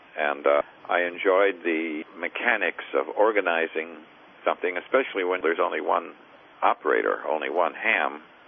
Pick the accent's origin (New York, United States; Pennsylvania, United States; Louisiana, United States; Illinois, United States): Illinois, United States; Chicago; I was born in 1936 in Chicago, Illinois, and I became interested in amateur radio while I was in high school and as a young teenager in Chicago.